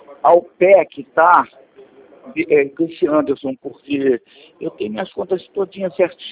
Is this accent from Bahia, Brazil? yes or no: no; Rio de Janeiro, Brazil; sou do Rio de Janeiro.